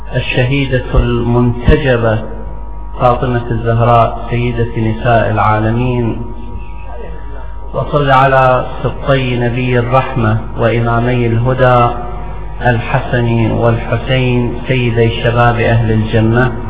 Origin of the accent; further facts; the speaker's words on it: Iraq; حينما نعبر عن إبائنا وعن سمونا كعراقيين